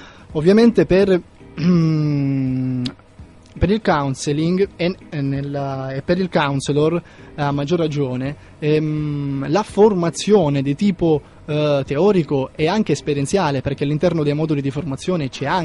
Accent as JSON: {"language": "Italian", "region": "Sicily", "country": "Italy", "said": "Poi da Roma mi sono spostato a Milano, mi sono tornato comunque in Sicilia, perché non so se si è capito dall'inflessione della mia voce, ecco, non sono lombardo"}